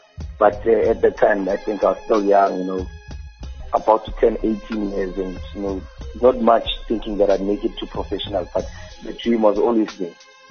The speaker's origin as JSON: {"language": "English", "town": "Soweto", "region": "Gauteng", "country": "South Africa", "tie": "born or raised there", "said": "I grew up in Soweto, you know, in December, there's these festive games and every boy wants to play."}